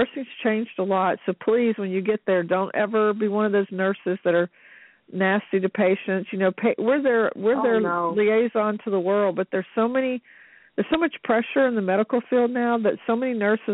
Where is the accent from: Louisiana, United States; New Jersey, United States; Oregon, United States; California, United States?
Louisiana, United States; when I went to nursing school back in the 70s, I'm from Louisiana, and we had one of the best nursing schools in the country.